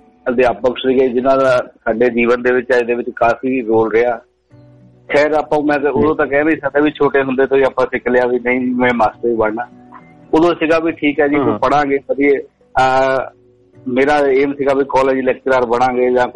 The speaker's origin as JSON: {"language": "Punjabi", "town": "Samrai", "region": "Punjab", "country": "India", "tie": "born there", "said": "ਮੇਰਾ ਜਨਮ ਭਾਜੀ ਜਲੰਧਰ ਜ਼ਿਲ੍ਹੇ ਦੇ ਪਿੰਡ ਸਮਰਾਏ ਆ ਉਸ ਦੇ ਵਿੱਚ ਹੋਇਆ"}